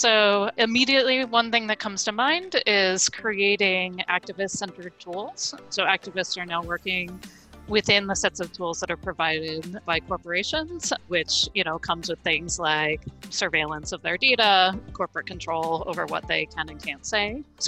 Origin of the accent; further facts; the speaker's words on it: United States; So I'm going to give this response from my own sort of unique perspective as an American living in Massachusetts, raising kids.